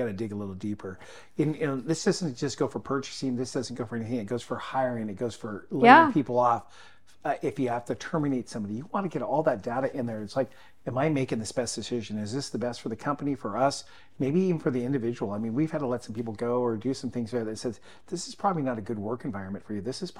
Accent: Alaska, United States; Well, I grew up in Mama O's up here in Alaska

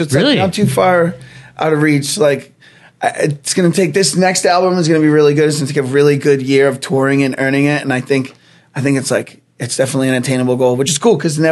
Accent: Gloucester, Massachusetts, United States; And I'm from Gloucester. We're from like the seacoast area, North Shore, and being around the water and the island and the beaches all the time is just like something that we always do.

